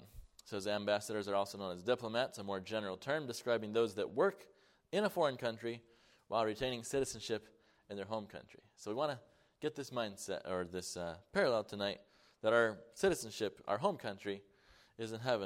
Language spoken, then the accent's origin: English; Mount Morris, New York, United States; I was born in Mount Morris, New York. Wasn't any of my choosing. I don't remember it. But that happened. But I was born again, actually in the same house in Mount Morris, New York, praise the Lord, as a young boy.